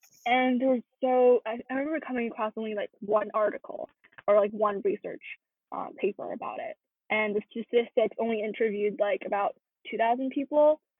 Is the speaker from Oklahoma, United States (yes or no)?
no; Maryland, United States; I come from Maryland, the middle part, the centralized part of Maryland.